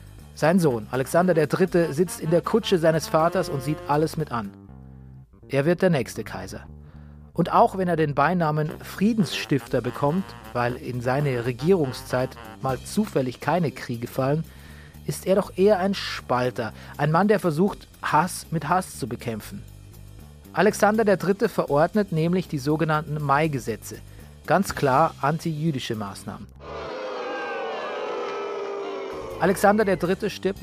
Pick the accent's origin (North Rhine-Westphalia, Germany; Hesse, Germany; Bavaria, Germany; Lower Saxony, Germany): Bavaria, Germany; now in Berlin, Germany; Da ähnelt sich meine Heimat Niederbayern auch offensichtlich der Provence, weil ich habe ähnliche Probleme bei meinen Eltern. Hier in Berlin geht's, aber wenn ich da bin, in der Heimat